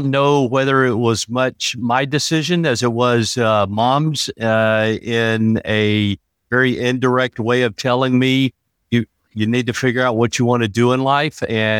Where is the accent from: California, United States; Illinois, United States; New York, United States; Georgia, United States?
Georgia, United States; Lincolnton; also born or lived in Fort Rucker, Alabama; Well, originally I was born at Fort Rucker as a military brat. And I unfortunately am a Gold Star son. So shortly after my dad was shot down and killed in Vietnam, my mom, sister, and myself moved back to Lincolnton, Georgia, stayed there for a little bit